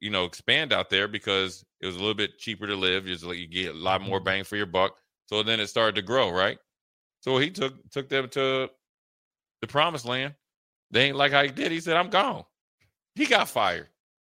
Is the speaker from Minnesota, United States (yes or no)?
yes; Minnesota, United States; Listen, I'm from Minnesota.